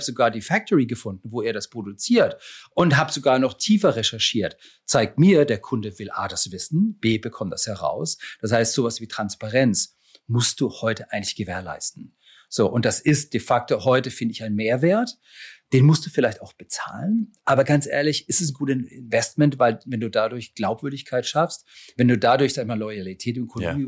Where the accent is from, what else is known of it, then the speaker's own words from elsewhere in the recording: Kitzingen, Bavaria, Germany; accent: Franconian; Also ursprünglich komme ich aus Kitzingen.